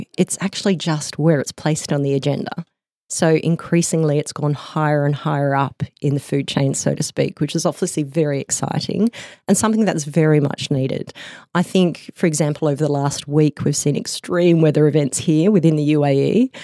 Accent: Canberra, Australian Capital Territory, Australia; So I, as my accent suggests, I'm from Australia. So I grew up in Canberra. In the Brindabillas, which is a beautiful bush city within Australia.

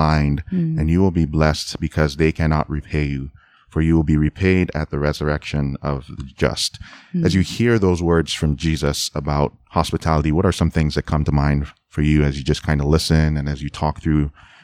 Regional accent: Nigeria; moved away; as an immigrant myself, you know, I'm an immigrant from Nigeria.

